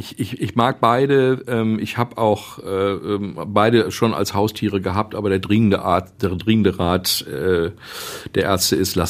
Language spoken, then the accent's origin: German; Essen, North Rhine-Westphalia, Germany; also born or lived in Mülheim; Das heißt, ich bin seit meinem zweiten, zweieinhalbten Lebensjahr ein Kind des Ruhrgebiets, erst Mülheim, ab sechsten Lebensjahr Essen.